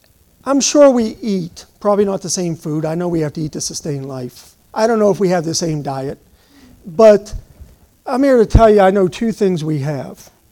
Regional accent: United States; born there; now in Arizona, United States; She was born down south, and I was born up north. She lived her adult life up north. She went from the south to north. I went from the north, and I'm down in Arizona, right?

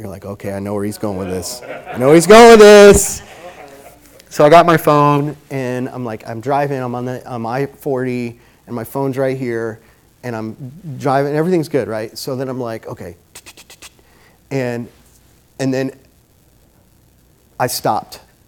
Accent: Midwest, United States; So I grew up in the Midwest, and there are people in Phoenix who've never had a ticket

